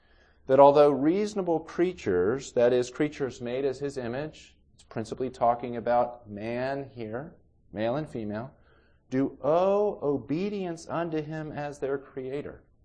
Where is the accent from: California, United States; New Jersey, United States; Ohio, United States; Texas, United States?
Texas, United States; Okay, now I'm from Texas. I'd never been to Long Island, New York